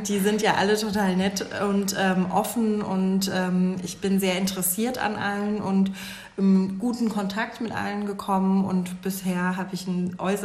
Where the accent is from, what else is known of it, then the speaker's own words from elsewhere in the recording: Hanau, Hesse, Germany; Ich komme ursprünglich aus Hessen, also ich bin keine Bayerin. Bin aufgewachsen in Hanau, habe dann studiert in Marburg, habe da sehr lange gewohnt und fühle mich auch immer noch sehr verbunden mit der Stadt Marburg.